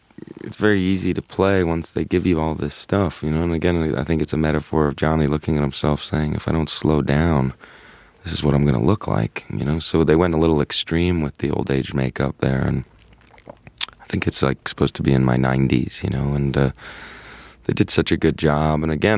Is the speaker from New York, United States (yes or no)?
no; Los Angeles, California, United States; You know, I guess also growing up in Los Angeles, it was a hotel I always looked forward to going to and getting to.